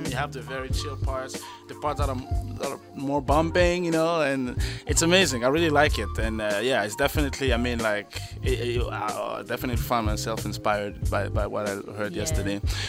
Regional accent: Cameroon; I grew up in Cameroon and I grew up listening to a lot of French music, because you know, we were former territory under French control

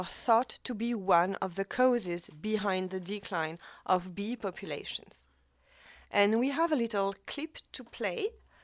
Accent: France; accent: French; English is a second language; So that stands for, with my French accent, dichlorodiphenyltrichloroethane.

